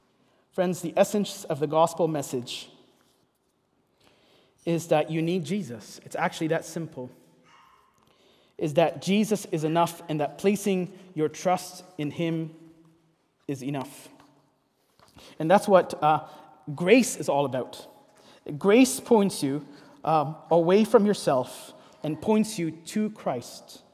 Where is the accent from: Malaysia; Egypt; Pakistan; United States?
Egypt; Briefly, when I grew up in Egypt, I was part of Boy Scouts.